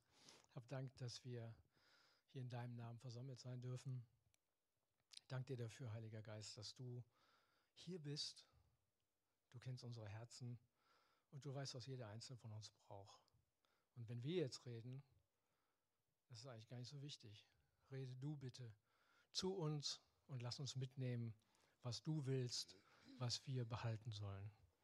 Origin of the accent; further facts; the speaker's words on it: Düsseldorf, North Rhine-Westphalia, Germany; Ich bin hier aufgewachsen im Düsseldorfer Süden, bin Kind des Düsseldorfer Südens, bin alter Garatter.